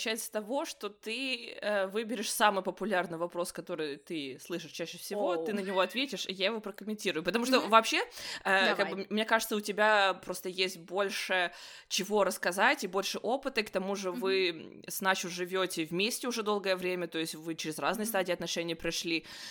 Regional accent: Russia; вот мы из России

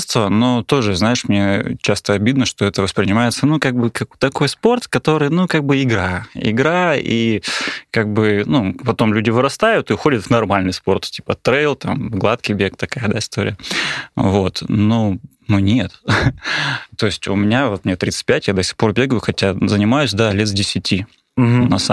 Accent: Belogorsk, Amur Oblast, Russia; Я из Приамурья, это вот Благовещенск, Белогорск. Да, город Белогорск у меня.

